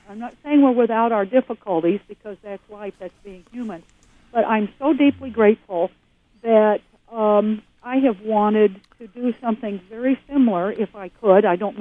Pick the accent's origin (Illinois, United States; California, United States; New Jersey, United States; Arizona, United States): Illinois, United States; now in Richland County, United States; I'm from Illinois. I hope everyone will forgive me. But I do come from farming people, but from way back. But I've lived here in Richland County for nearly a decade and a half